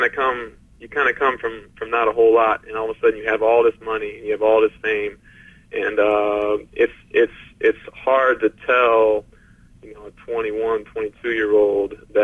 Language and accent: English; Paramount, California, United States; Growing up in Paramount, it was a really rough city. We grew up there during the riots.